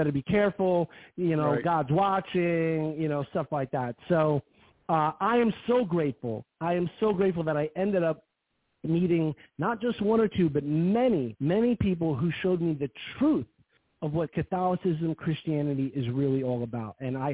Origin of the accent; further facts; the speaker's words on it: Garfield, New Jersey, United States; I'm from Garfield